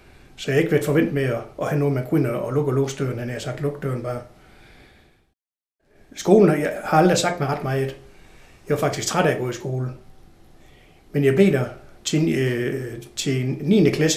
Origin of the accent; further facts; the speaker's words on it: Horsens, Central Denmark Region, Denmark; og jeg er født i marts måned 1950. Jeg er opvokset i Horsens i Krystalgade